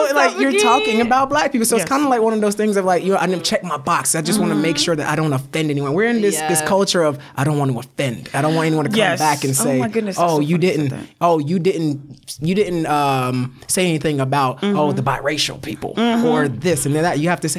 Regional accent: Jamaica; my people from way back when may have descended from there, but I'm from Jamaica.

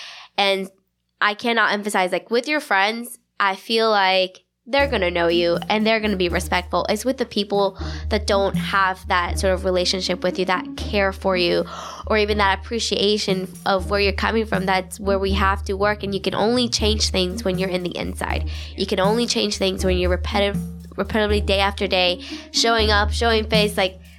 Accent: Colombia; now in Charlotte, United States; myself from Charlotte because I was raised here. I went to school from elementary to college here. Clearly, I liked it. But I was born in Colombia and raised there.

